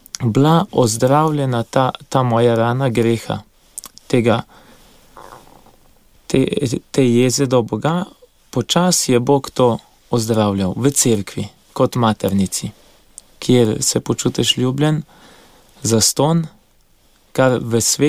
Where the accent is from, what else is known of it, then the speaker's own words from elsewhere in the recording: Gorenja vas pri Šmarjeti, Southeast Slovenia, Slovenia; iz Gorenje vasi pri Šmarjeti. Izhajam iz družine šestih otrok. V osnovno šolo sem obiskoval v Šmarjeti, biotehniško gimnazijo v Novem mestu.